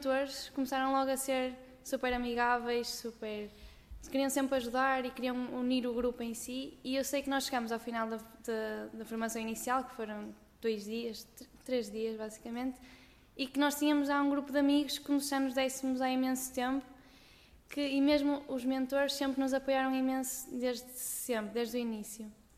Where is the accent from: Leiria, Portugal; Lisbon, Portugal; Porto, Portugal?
Porto, Portugal; Póvoa de Varzim; sou da Póvoa de Varzim, estou no último ano da licenciatura